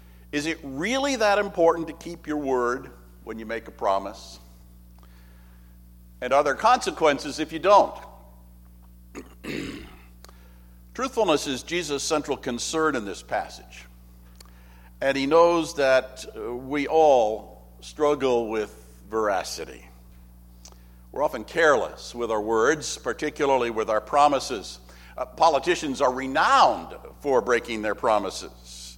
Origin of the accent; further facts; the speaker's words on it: Canada; born there; I was born in Canada, but neither of my parents were American citizens, so the country is safe.